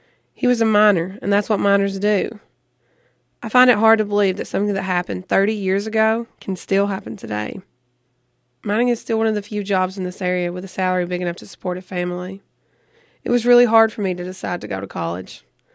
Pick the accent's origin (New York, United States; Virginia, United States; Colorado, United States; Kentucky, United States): Kentucky, United States; an old video from a mine disaster in my hometown. In 1976, there were two explosions at the Scotia mine in Letcher County, Kentucky.